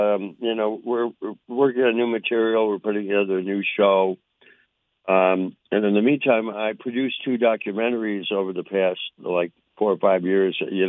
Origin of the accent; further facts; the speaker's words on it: Midwest, United States; In the Midwest, growing up in the Midwest, it's almost as though they wouldn't hire you unless you were a cover band.